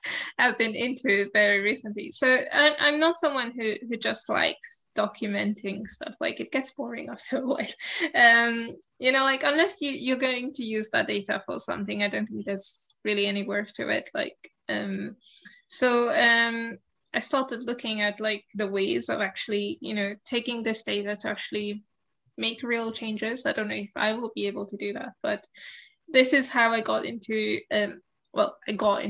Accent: Mauritius; I'm from Mauritius. We have corals there. And I can tell you, I had never thought before of studying corals. And I grew up next to them.

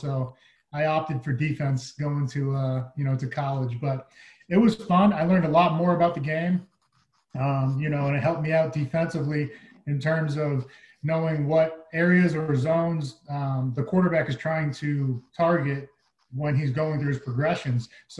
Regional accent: Massachusetts, United States; I grew up in Massachusetts, so I like the cold.

